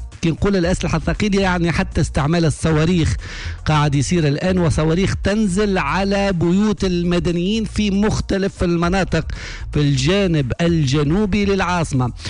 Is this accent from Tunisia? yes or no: yes; Tunisia; accent: Tunisian; بلهجتنا بلغتنا بالتونسي